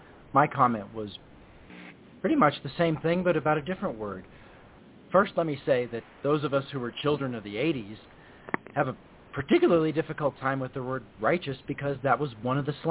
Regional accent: American South, United States; I grew up in the American South in the 1980s. There's a lot that goes along

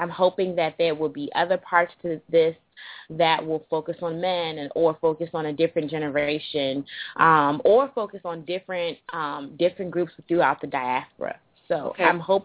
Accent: United States; born there; okay, I know I'm African, but how I was born in America, and how do I find a way to balance the two?

